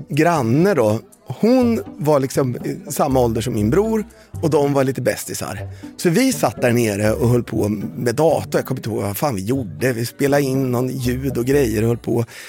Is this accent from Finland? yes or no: no; Las Vegas, Nevada, United States; i huset i Las Vegas där jag växte upp